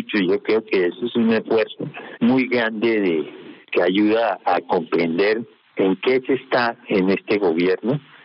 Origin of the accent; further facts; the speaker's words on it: Colombia; que necesitamos como colombianos para vivir en un país distinto